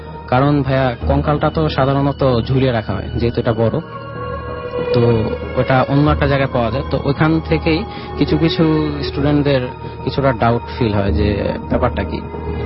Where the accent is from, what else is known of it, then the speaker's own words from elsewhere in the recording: Dhaka, Dhaka Division, Bangladesh; আমি যাত্রাবাড়ির কোনাপাড়া থেকে এসেছি।